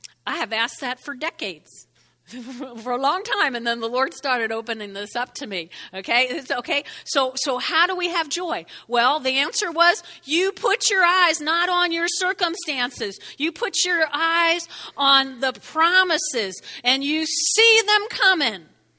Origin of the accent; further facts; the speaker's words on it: New Jersey, United States; I know. I'm from Jersey. We do that.